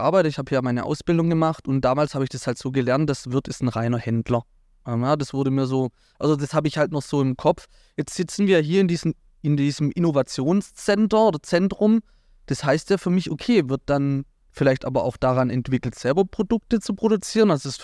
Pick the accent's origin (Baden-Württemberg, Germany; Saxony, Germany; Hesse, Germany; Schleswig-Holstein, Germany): Baden-Württemberg, Germany; Na klar, wir kommen aus Hohenlohe